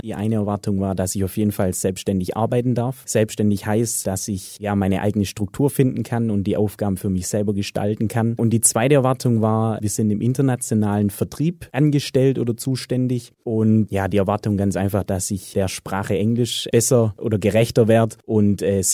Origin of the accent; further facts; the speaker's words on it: Tübingen, Baden-Württemberg, Germany; born there; Ich bin geboren in Tübingen, wohne in Gummering, ist ein kleines Dorf in der Nähe von Tübingen und habe mein Abitur in Dussling gemacht 2012.